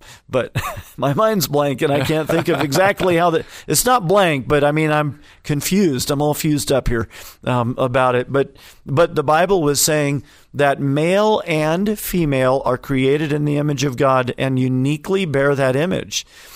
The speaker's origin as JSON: {"language": "English", "town": "Terre Haute", "region": "Indiana", "country": "United States", "tie": "born or raised there", "said": "And Terre Haute, Indiana, where I grew up, wouldn't be much better than that."}